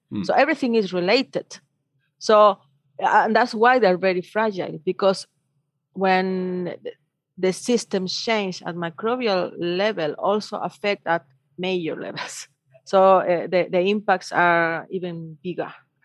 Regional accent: Antofagasta, Chile; English is a second language; I'm come from Antofagasta. This is the biggest region of mining, I would say, in Chile and probably in the world for copper. And my family is from here. So we have a long history in this territory.

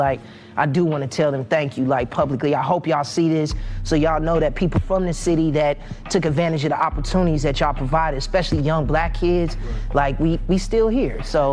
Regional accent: Chicago, Illinois, United States; You know, for people that don't know, I'm born and raised in Chicago.

